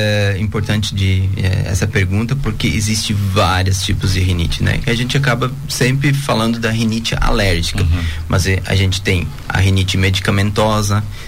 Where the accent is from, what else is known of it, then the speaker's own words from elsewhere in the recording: Pinhalzinho, Brazil; sou natural de Pinhalzinho, né? Uhum. Aí, sou do interior de Pinhalzinho, então, eu era agricultor, a gente tinha aviário, vaca de leite